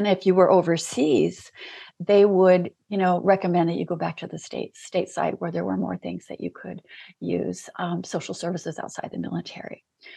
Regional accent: Turkey; We experienced a lot of weird things growing up in Turkey.

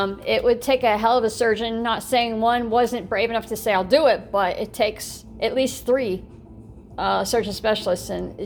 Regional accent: Ohio, United States; Where I used to, where I grew up at, where I grew up in Ohio, and in the memory lane of where, places I used to go

